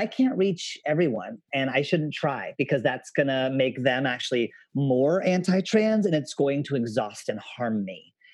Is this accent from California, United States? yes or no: yes; California, United States; I grew up in California, but in a very, very conservative rural area out right next to an Air Force base.